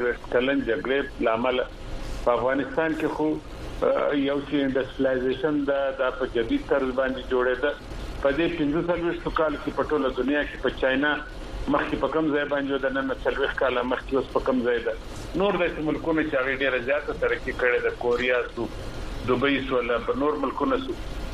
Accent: Chaman, Balochistan, Pakistan; زه د چمن اوسیدونکی یم.

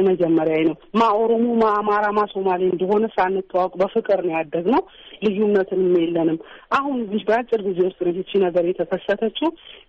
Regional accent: Dire Dawa, Ethiopia; እኔ በእኔ በኩል ድሬዳዋ ውስጥ ተወልጄ ያደኩኝ ነኝ። የስምንት ልጆች እናት ነኝ።

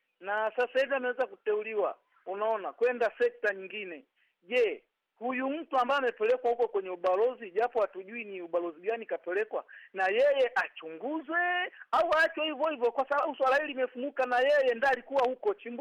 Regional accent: Tanzania; ikiwa sisi ni wa Tanzania

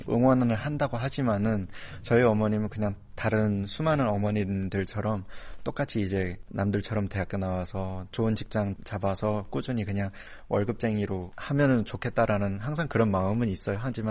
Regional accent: North Korea; 제가 탈북민이다 보니까

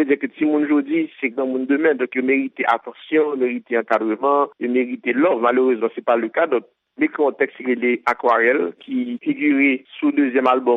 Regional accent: Haiti; Et c'est une langue qui permet tout exprimer en tant que créole, en tant qu'haïtien.

